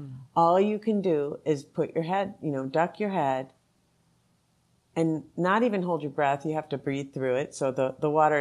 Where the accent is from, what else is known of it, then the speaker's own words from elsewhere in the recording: Minnesota, United States; moved away as an adult; also born or lived in New York; It was very much a feature of growing up in Minnesota, looking like I do, that I was extremely other.